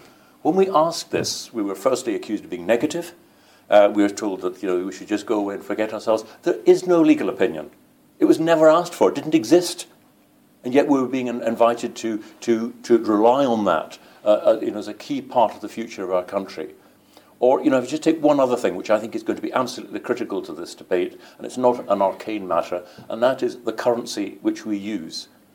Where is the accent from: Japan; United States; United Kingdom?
United Kingdom; Scotland; I'm Scottish, I live in Scotland, and I'm proud of being Scottish. But I'm also proud of being British.